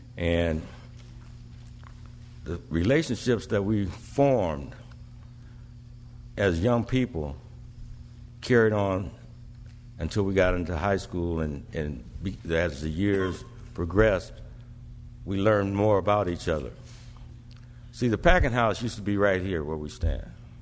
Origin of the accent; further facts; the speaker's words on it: Omaha, Nebraska, United States; they vividly remember how we grew up in South Omaha as a melting pot community